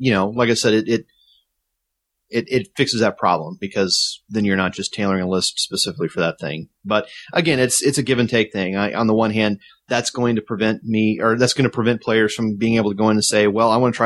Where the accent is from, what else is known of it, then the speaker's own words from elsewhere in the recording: Springfield, United States; It's my hometown. I'm going to be down there staying with the old family.